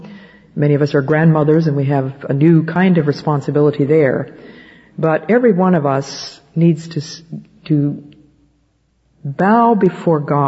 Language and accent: English; Philadelphia, Pennsylvania, United States; also born or lived in New Jersey; And I remember very well when I was only 9, we moved from Philadelphia to New Jersey